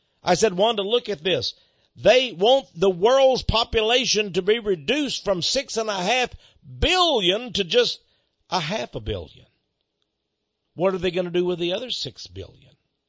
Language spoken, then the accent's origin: English; Austin, Texas, United States; from Austin, Texas, driving through.